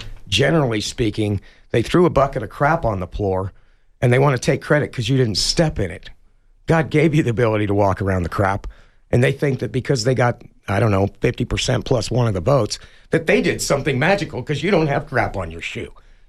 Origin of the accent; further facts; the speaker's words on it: Utah, United States; now in Tucson, United States; I'm from Utah, guys.